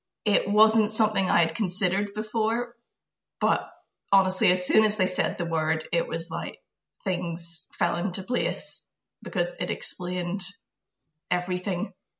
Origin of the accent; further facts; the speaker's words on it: Belfast, Northern Ireland, United Kingdom; I'm born and raised in Belfast.